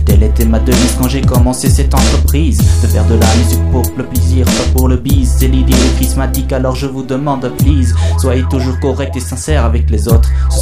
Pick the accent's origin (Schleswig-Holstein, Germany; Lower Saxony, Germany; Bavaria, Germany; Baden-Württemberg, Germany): Baden-Württemberg, Germany; Freiburg; Die Magie der Reime hat mich verführt, über meine Heimat Freiburg zu reden.